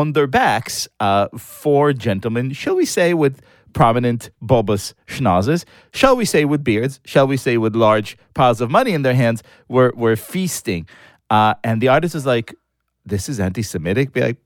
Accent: Israel; accent: Israeli; This, can't you hear by my Gal Gadot accent?

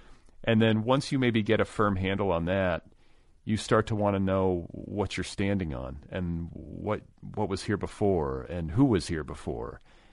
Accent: Milwaukee, Wisconsin, United States; also born or lived in Indiana; No, Milwaukee and Indiana. I split time when I was a kid.

